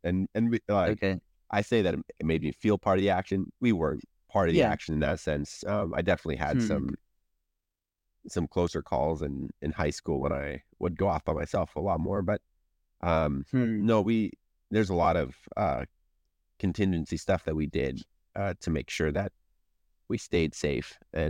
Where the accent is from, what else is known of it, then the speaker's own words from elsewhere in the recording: Puerto Princesa, Palawan, Philippines; So when we first moved to the Philippines, we lived in a little tiny town. And much more rurally. And then we moved to kind of the main city on the island, Puerto Princesa.